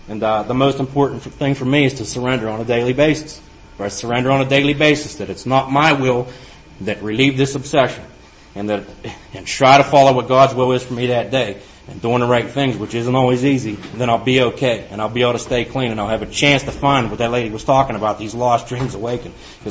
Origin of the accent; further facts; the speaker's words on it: Steubenville, Ohio, United States; My aunt reached out, gave me a place to live in Catanning, Pennsylvania. I'm from Steubenville.